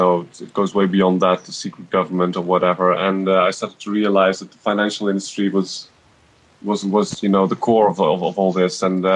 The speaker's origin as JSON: {"language": "English", "country": "Netherlands", "said": "from the Netherlands"}